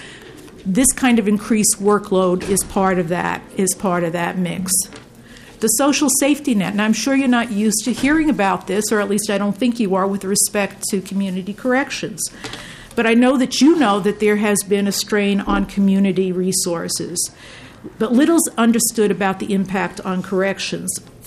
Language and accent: English; Minnesota, United States; I'm from Ramsey County, as you know, and we see it up front and personal there.